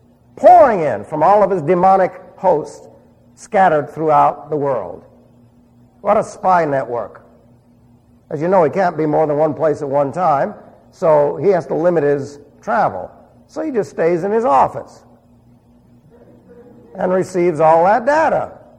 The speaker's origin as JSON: {"language": "English", "town": "New York City", "region": "New York", "country": "United States", "tie": "born or raised there", "said": "Remember, I was raised in New York City, so I understand that stuff."}